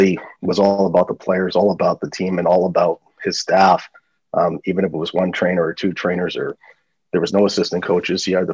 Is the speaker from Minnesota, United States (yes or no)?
yes; St. Paul, Minnesota, United States; born there; also born or lived in Canada; And I was born in St. Paul, Minnesota.